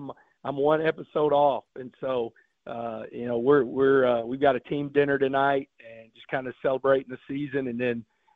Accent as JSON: {"language": "English", "town": "Texarkana", "region": "Arkansas", "country": "United States", "tie": "born there", "said": "I grew up – I was born in Texarkana."}